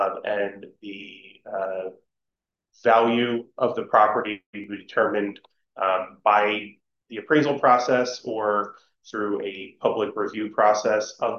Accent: Pennsylvania, United States; accent: Philadelphia; Library, wow, my Philadelphia accent just came out.

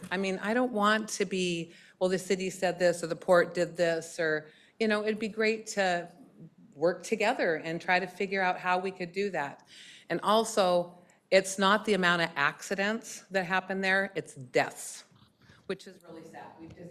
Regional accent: Othello, Washington, United States; born there; And I love this town. I was born in Othello Hospital. I love it so much.

